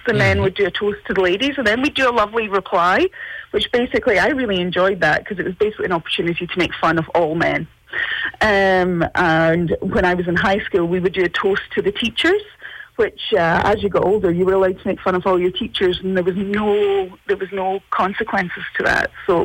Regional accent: Scotland, United Kingdom; But, you know, we're Scottish. We don't waste anything.

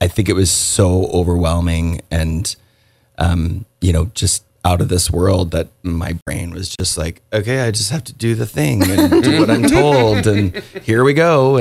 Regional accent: Ontario, Canada; I'm from Ontario, yeah.

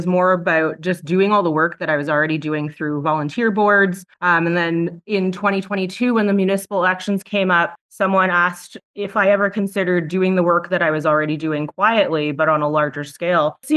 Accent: Mississauga, Ontario, Canada; now in Sarnia, Canada; I am originally from Mississauga. I moved to Sarnia in 2012, started my family here, got to know the community

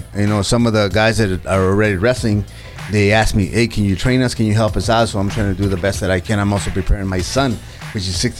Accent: El Paso, Texas, United States; so I didn't get to work a lot for my hometown. But now that since we're committed to do one show every month at the Boys and Girls Club, I get to wrestle in all those days here in El Paso.

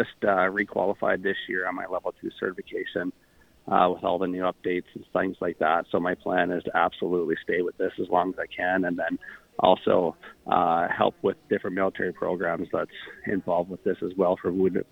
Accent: Newfoundland and Labrador, Canada; growing up in Newfoundland, I started skiing down there

